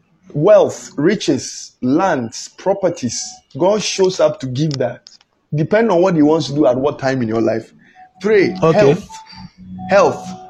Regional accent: Ghana; born there; Even if you dash it to me, I won't take it. Because I know why I was born in Ghana.

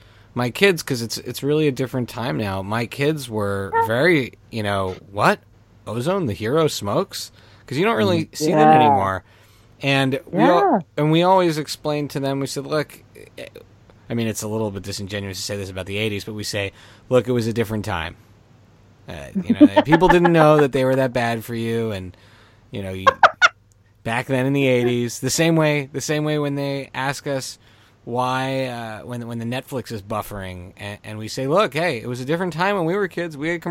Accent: Canada; I grew up in Canada

